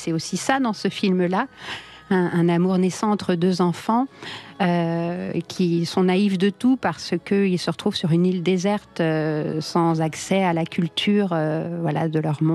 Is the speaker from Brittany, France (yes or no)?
yes; Liffré, Brittany, France; also born or lived in Rennes; Oui, je suis née à Rennes et j'ai grandi juste à côté, à Liffré.